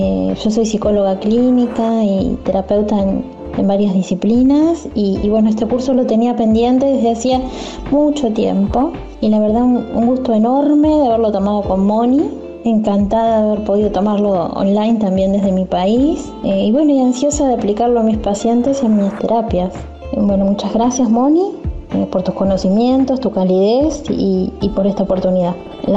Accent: Uruguay; de Uruguay.

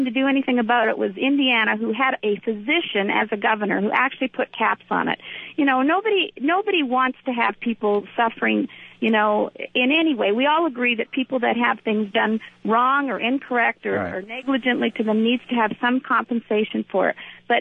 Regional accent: Canada; now in United States; I come from Canada, where my parents practiced medicine in Canada.

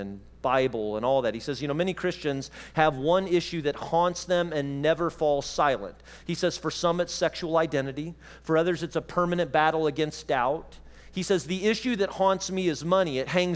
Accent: Illinois, United States; Now, I grew up in Central Illinois. Central Illinois is not a lot different than Central Indiana, all right?

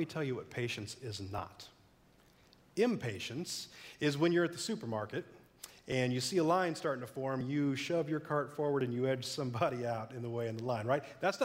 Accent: Lincoln, Illinois, United States; My hometown is Lincoln, Illinois.

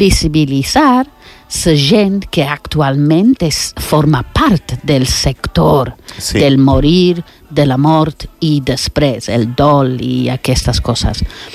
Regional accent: United Kingdom; Catalan is a second language; jo sóc britànica

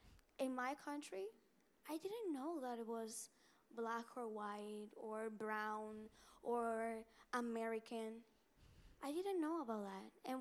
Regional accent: Dominican Republic; now in United States; I come from Dominican Republic. I came to the US 3 years ago.

